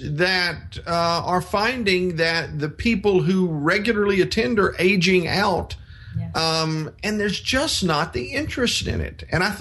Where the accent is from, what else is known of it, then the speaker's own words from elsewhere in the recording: Southeast, United States; we grew up in especially in the Southeast United States, you know, grew up in church